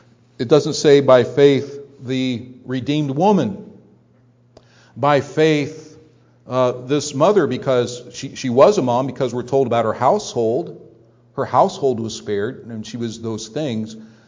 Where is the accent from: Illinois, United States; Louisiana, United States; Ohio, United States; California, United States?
Ohio, United States; I remember growing up in Northeast Ohio, just grew up hearing Cleveland Indians broadcast.